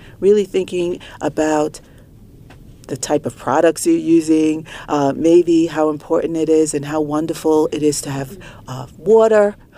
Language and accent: English; Brooklyn, New York, United States; I grew up in Brooklyn, in the inner city, and as a single parent, always ran track.